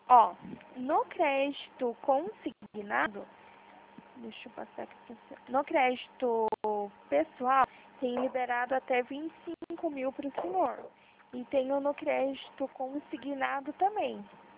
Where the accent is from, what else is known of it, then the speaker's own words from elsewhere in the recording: Itapetininga, São Paulo, Brazil; Eu sou de Itapetininga.